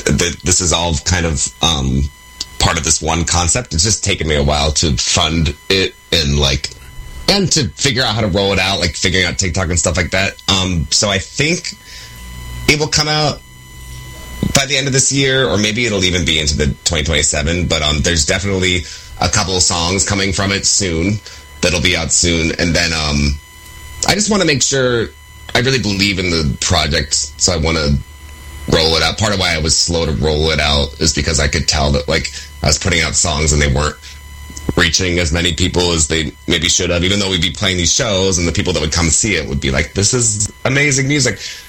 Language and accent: English; San Diego, California, United States; born there; also born or lived in Los Angeles / West Hollywood; I was born in San Diego, and then as an adult lived in L.A. and West Hollywood.